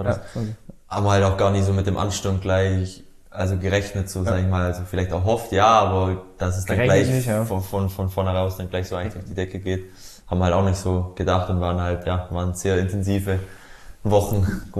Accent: Ulm, Baden-Württemberg, Germany; Also ich komme aus der Nähe von Ulm, also Süden Deutschlands

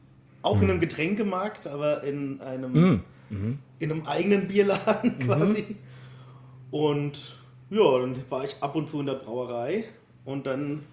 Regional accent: Bavaria, Germany; Ich bin Unterfranke.

